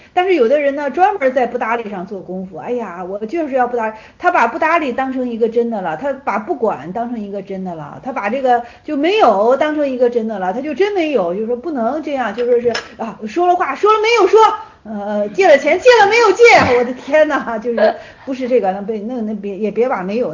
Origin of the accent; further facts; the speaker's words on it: Henan, China; 幸亏我是河南人，你知道吗？